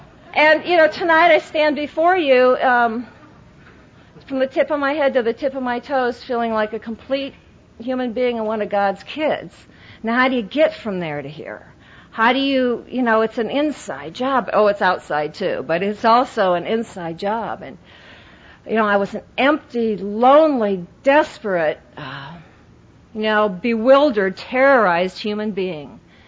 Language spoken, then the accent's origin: English; Iowa, United States; You know, I grew up in Iowa, and it was like, oh, my first resentment.